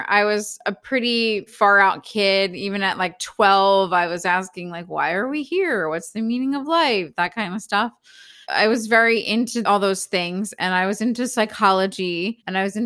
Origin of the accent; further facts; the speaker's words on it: Philadelphia, Pennsylvania, United States; I grew up in Philly and I've spent a lot of time, you know, in New York and DC